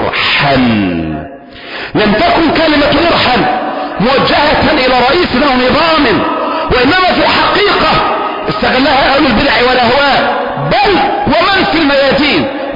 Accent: Damietta, Damietta Governorate, Egypt; ليس عندنا في دمياط

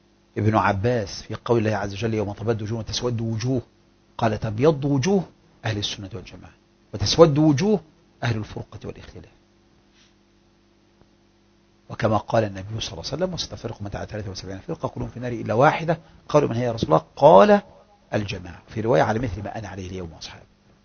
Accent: Egypt; بل هي من أشد الأحزاب عندنا في مصر تعصبا.

